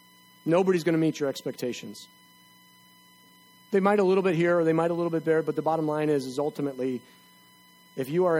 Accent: United States; I mean, yes, I love being an American.

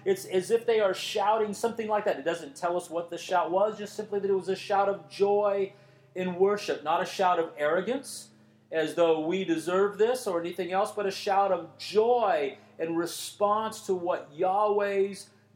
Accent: United States; I am an American, born and raised. I am a 21st century Western Christian with all of the ideals, concepts, philosophies that go with that.

